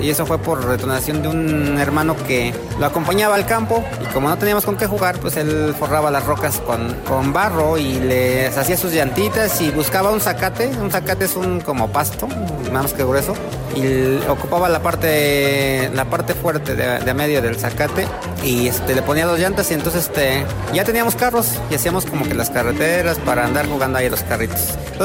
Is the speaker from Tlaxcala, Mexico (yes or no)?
yes; Tlaxcala, Mexico; Yo soy del estado de Tlaxcala.